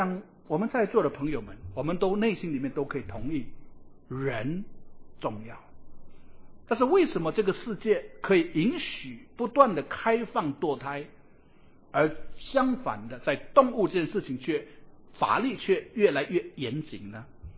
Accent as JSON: {"language": "Chinese", "country": "Indonesia", "tie": "born or raised there", "said": "我在印尼长大的"}